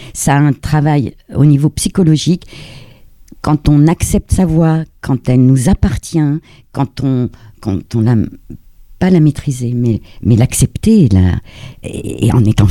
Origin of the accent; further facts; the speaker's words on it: Chartres, Centre-Val de Loire, France; Je viens de Chartres.